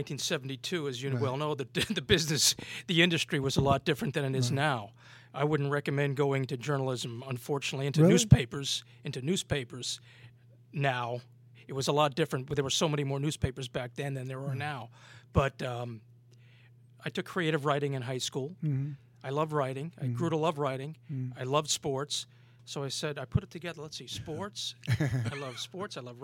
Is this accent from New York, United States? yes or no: yes; North Massapequa, New York, United States; born there; North Massapequa, Long Island.